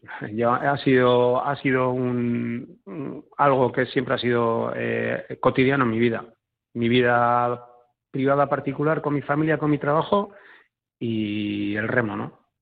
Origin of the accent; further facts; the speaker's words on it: Sestao, Basque Country, Spain; De mi pueblo, la bandera Sestao